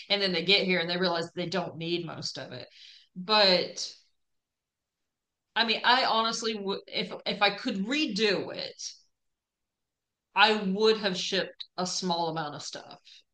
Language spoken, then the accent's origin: English; Wilmington, North Carolina, United States; also born or lived in Colorado; I had to be back close to the ocean because I grew up in the Wilmington area of North Carolina and Colorado, not having any ocean.